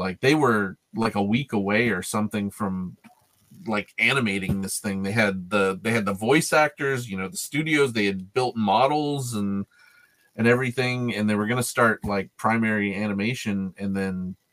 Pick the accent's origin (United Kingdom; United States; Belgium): United States; Arkansas; also born or lived in Kentucky; growing up in Arkansas and Kentucky, you know, we didn't have comic store. Like the closest comic store in Arkansas was like an hour and a half away.